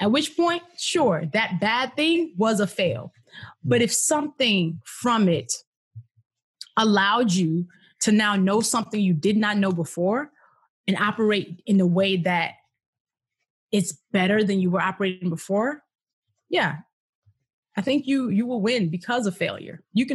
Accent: Nigeria; And born and raised in Nigeria.

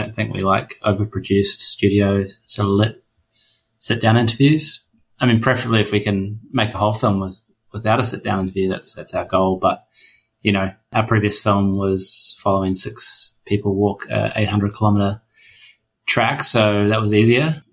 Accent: New Zealand; as a Kiwi

